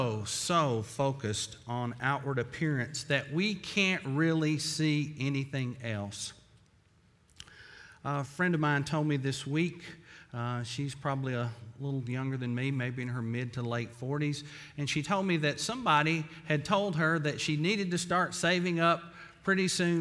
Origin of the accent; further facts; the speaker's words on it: Tennessee, United States; That's a Latin word that I probably mispronounced, but I'm from Tennessee.